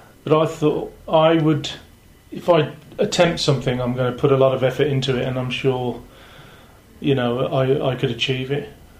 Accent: Plymouth, South West England, United Kingdom; I'm coming up from Plymouth, and I'm on the electrician's course.

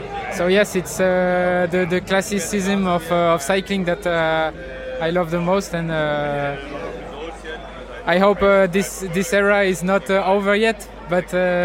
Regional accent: Provence-Alpes-Côte d'Azur, France; English is a second language; I was born in France. I live on the French Riviera, and I was born there. And obviously, I have Maltese roots.

